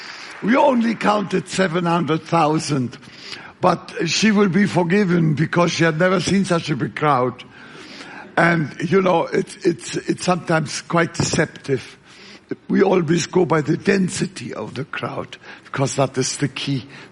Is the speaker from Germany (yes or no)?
yes; eastern Germany, Germany; English is a second language; now in United States; We lived outside, out there in in the eastern part of Germany. That is where I come from originally. I'm now an American.